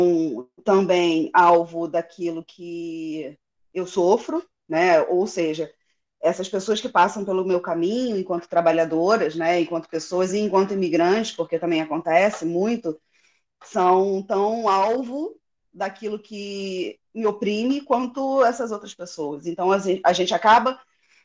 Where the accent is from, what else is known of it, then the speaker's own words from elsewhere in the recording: Brazil; also born or lived in Germany; now in Portugal; eu sou brasileira. Na verdade, eu nasci na Alemanha por conta do contexto da vida do meu pai, profissional. Vim para Portugal há 8 anos. Vai fazer 8 anos agora, no final do ano.